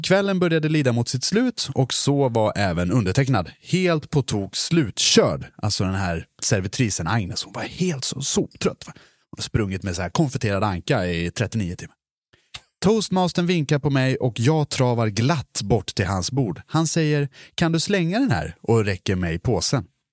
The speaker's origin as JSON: {"language": "Swedish", "region": "Dalarna County", "country": "Sweden", "said": "Det är liksom som mitt älskade Gotland. Jag är ju inte ens därifrån. Jag pratar inte gotländska. Jag bryr mig inte. Jag kommer från Dalarna. Jag pratar inte ens dalmål heller."}